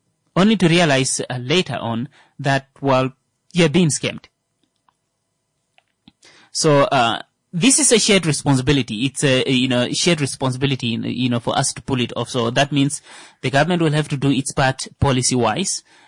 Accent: Kavango, Namibia; maybe because, I'm from Kavango and all

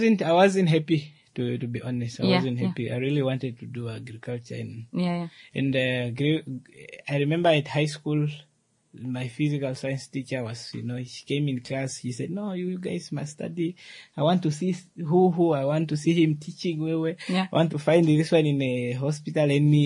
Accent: Onamugolo, Namibia; I grew up in a village called Onamugolo, in a district called Onimwendi district.

